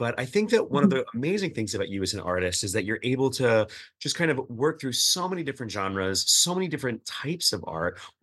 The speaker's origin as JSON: {"language": "English", "town": "Staten Island", "region": "New York", "country": "United States", "said": "I am from Staten Island as well. Yeah. Or was born in Staten Island originally."}